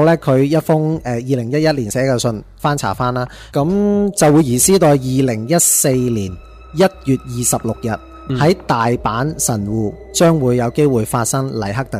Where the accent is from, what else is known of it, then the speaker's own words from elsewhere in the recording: Hong Kong; 我哋香港人好同力同心咁去捐钱，